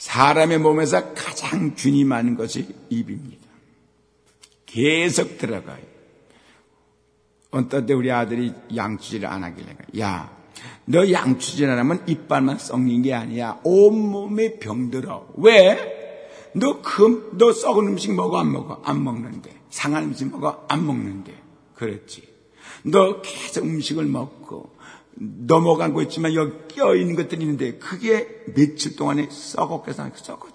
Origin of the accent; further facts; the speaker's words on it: South Korea; 저도 듣기 좋아요. 내가 한국 사람이니까.